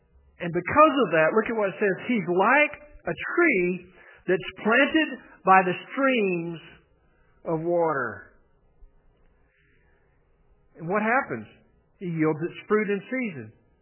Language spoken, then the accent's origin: English; Texas, United States; Now, for a lot of my life, I grew up in West Texas. North Central Texas and then West Texas.